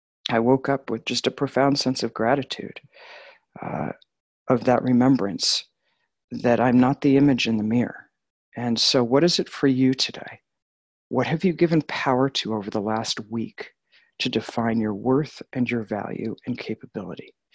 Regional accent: New York, United States; now in Colorado, United States; because I was a new Christian when I came from Long Island out to Colorado

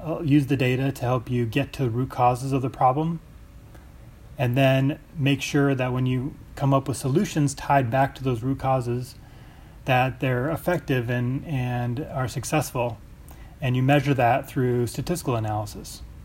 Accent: Iowa City, Iowa, United States; And growing up in Iowa City, part of the criteria for those in athletics was we had to go clean the stadium on Sunday mornings after every home game.

